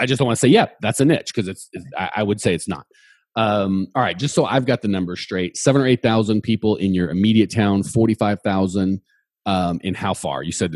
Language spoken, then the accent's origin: English; Phoenix, Arizona, United States; because I grew up in Phoenix, which is several million people in the metro.